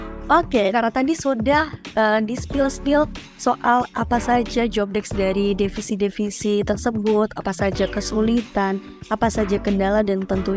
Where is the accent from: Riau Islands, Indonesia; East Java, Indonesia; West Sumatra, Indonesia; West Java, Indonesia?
East Java, Indonesia; Mungkin karena aku dari Jawa Timur ya, jadi identik dipanggil dengan Mbak gitu.